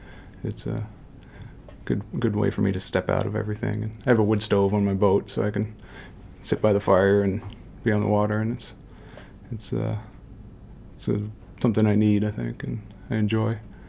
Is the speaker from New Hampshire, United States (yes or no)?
yes; New Hampshire, United States; I grew up in New Hampshire, and it's just, I didn't really decide.